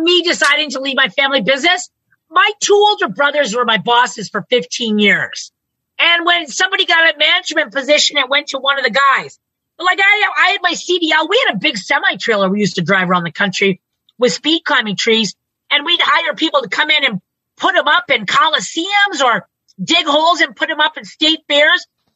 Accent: Maine, United States; I don't care if I'm from Maine.

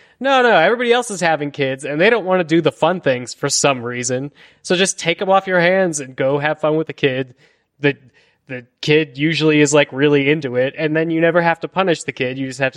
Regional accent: Colorado, United States; as I was when I was a 13-year-old child growing up in Colorado, and wanted to go.

